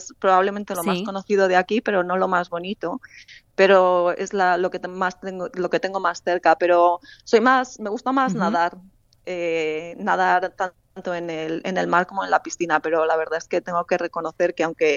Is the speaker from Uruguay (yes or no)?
no; Spain; yo creo que aquí los pocos españoles que nos conocemos es como una familia